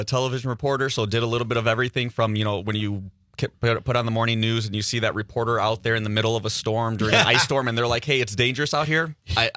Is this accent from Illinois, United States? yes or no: yes; Chicago, Illinois, United States; now in Manitowoc, United States; So I am born and raised. Yes. Born and raised in Chicago. My wife's from the Manitowoc area, and she brought me up here.